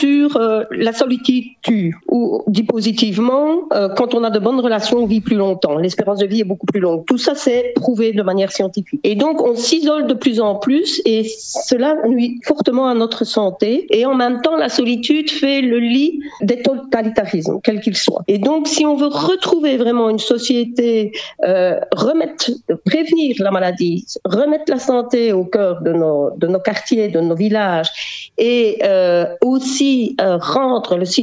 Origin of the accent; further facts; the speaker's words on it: Belgium; accent: Belgian; now in Hanover, Germany; Moi, je suis belge, je suis arrivée à Hanovre il y a juste un an.